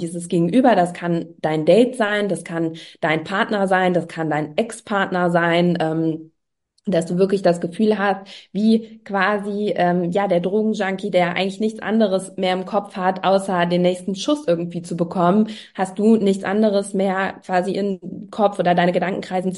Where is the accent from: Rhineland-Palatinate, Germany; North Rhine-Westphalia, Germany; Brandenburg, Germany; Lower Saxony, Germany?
North Rhine-Westphalia, Germany; Cologne; ich bin 33 Jahre alt, ich komme aus Köln und bin Paartherapeutin